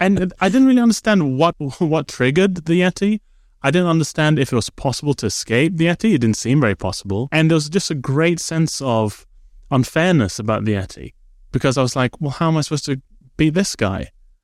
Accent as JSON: {"language": "English", "region": "Sabah", "country": "Malaysia", "tie": "born or raised there", "said": "where I grew up not just in Malaysia, but in East Malaysia, North Borneo, you know, so it was very remote. There was not very much going on at all."}